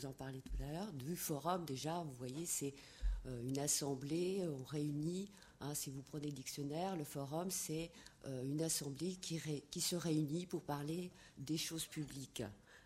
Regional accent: Grand Est, France; Je viens de Lorraine. La Lorraine, c'est une terre d'immigration, c'est une histoire... très lourde, justement de mouvements de population.

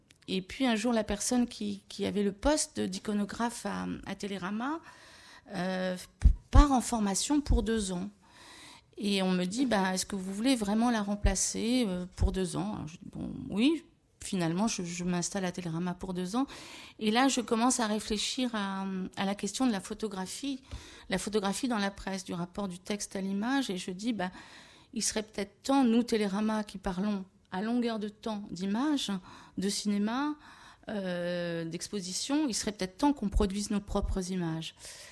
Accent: Senegal; J'ai une enfance africaine, j'ai grandi au Sénégal.

